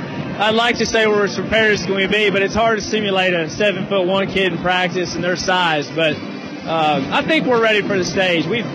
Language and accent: English; Indiana, United States; Well, I'm an Indiana boy. I grew up in Indiana.